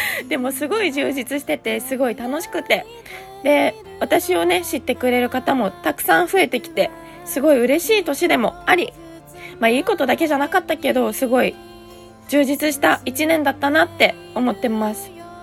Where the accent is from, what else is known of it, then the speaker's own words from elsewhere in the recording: Hokkaido, Japan; あの地元の北海道でライブやりたいなとか